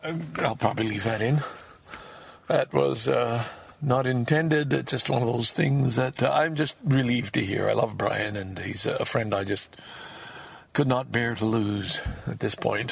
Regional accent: Canada; one more thing to be grateful for about being Canadian

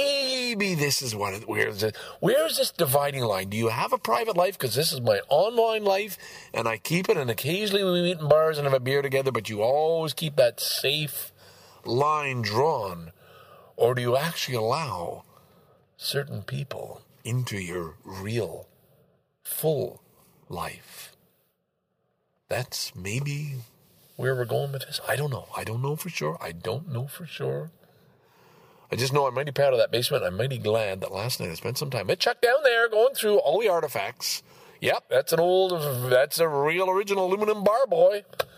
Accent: Lachine, Quebec, Canada; I knew at the time, I'm from Lachine, they're from Lachine

